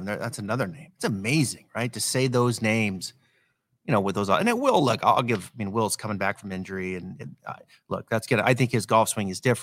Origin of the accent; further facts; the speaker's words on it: Kellogg, Idaho, United States; I grew up in Kellogg, which is just over the mountain pass.